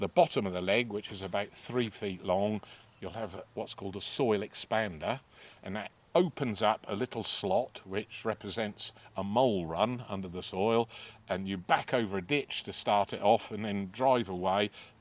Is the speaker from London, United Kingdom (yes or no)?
no; East of England, United Kingdom; Sorry, I come from Norfolk, you see.